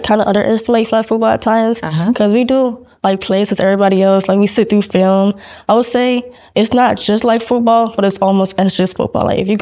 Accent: Miami, Florida, United States; also born or lived in Georgia; So I'm from Miami, Florida. When I moved up to from Georgia, my sophomore year

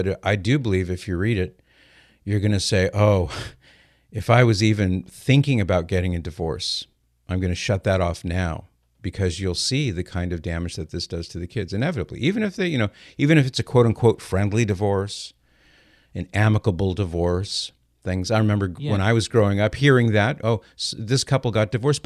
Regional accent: California, United States; I remember when I was probably about 11 years old, 12 years old, growing up in SoCal

